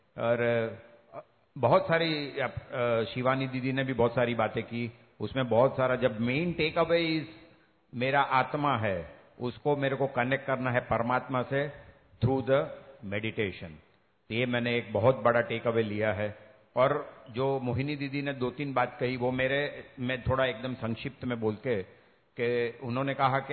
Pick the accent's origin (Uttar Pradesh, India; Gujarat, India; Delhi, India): Gujarat, India; Surat; मेरे सूरत मेरा native place है तो वहाँ हमारा मंदिर है